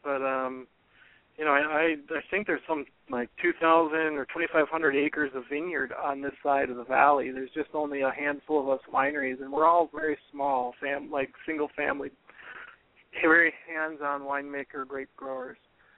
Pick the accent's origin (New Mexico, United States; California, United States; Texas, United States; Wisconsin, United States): Wisconsin, United States; Milwaukee; also born or lived in Chicago / Philadelphia / upstate New York; I come from Milwaukee, Wisconsin, of all places.